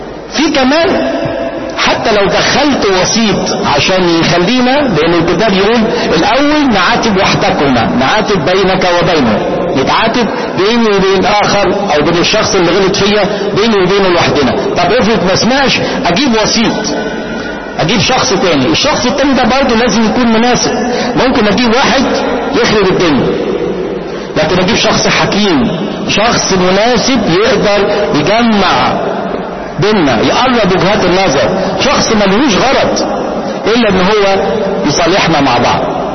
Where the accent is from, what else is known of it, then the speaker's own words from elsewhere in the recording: Egypt; احنا طبعا كمصريين ممكن اقول الكلمه وبعد شويه حد يقول لي انت قلت